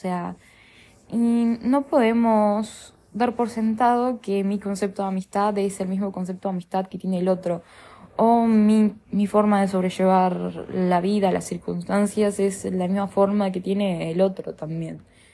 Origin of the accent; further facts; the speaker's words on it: Artigas, Uruguay; fui a Artigas, o sea, fui a mi pueblo, a mi ciudad, a mi natalicio